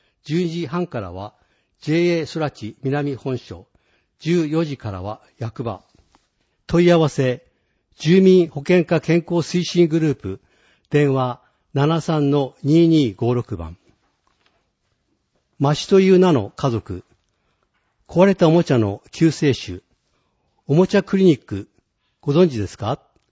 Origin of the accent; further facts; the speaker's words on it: Hokkaido, Japan; 生まれ育った北海道で保健医療に関わりたいという思いから保健師を目指しました。